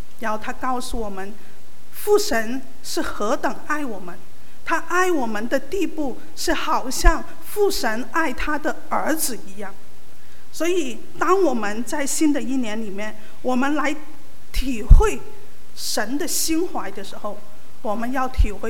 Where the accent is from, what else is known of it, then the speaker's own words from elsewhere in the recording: Macau; 作为澳门人啊，我们澳门是欢迎回归的